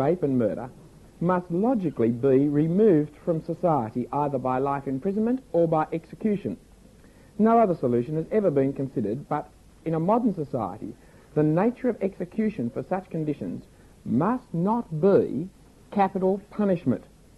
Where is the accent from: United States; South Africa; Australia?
Australia; and I suppose as an Australian, one of the very few Nobel Prize winners we've ever had.